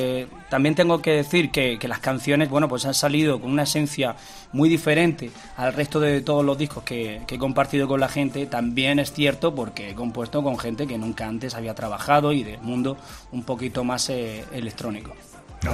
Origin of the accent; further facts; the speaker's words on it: Almería, Andalusia, Spain; Mi madre sigue viviendo ahí en la calle Granada, y he disfrutado mucho uh-huh. Almería en estos dos últimos años.